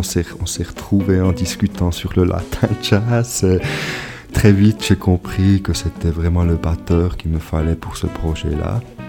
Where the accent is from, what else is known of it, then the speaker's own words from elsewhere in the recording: Switzerland; Moi, je suis Suisse, je ne peux pas être Cubain